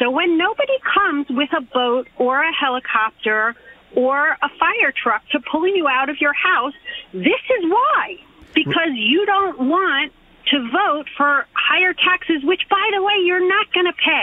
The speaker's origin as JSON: {"language": "English", "region": "New York", "country": "United States", "said": "My point is, and I agree completely, as a New Yorker who votes, I'm extremely liberal"}